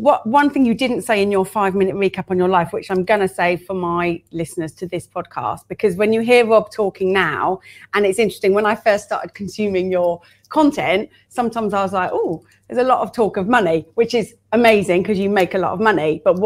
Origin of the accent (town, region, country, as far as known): United Kingdom